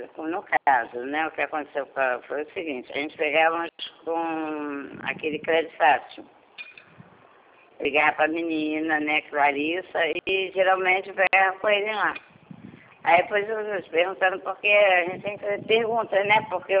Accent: Rio de Janeiro, Brazil; Sou do Rio de Janeiro.

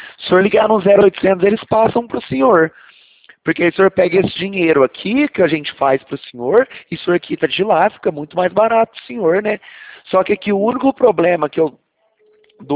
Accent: Franca, São Paulo, Brazil; Não, a gente é de Franca

